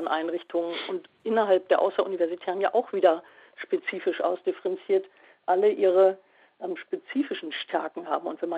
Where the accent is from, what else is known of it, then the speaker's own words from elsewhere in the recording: Frankfurt, Hesse, Germany; und ich als Frankfurterin sind, haben wir im Hochschulpakt immerhin auch eine 4%ige Steigerung